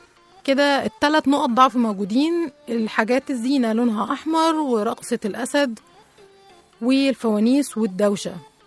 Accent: Egypt; لقيت أنه مش إحنا بس كمصريين يعني كنا بنخوف الأطفال من هم صغيرين

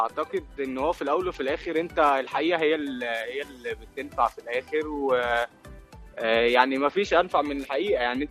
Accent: Egypt; ده احنا كشعب مصري بصراحه محتاجين برنامج زي كده

